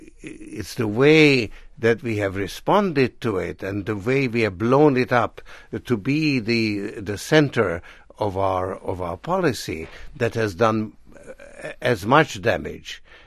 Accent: United States; No, I am an American citizen, but I'm also a citizen of the world.

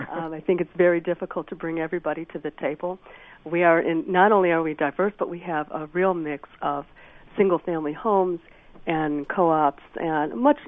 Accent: Chicago, Illinois, United States; moved away as an adult; I am from Chicago. I'm from the south side of Chicago. I moved here 27 years ago and have periodically gone back.

